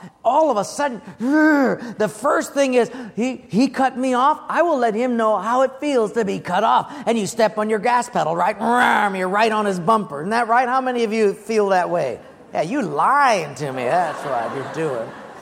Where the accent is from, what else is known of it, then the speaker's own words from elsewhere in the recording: Honolulu, Hawaii, United States; I'm from Palolo Valley where you just, you know, spit a mango seed out and it grows.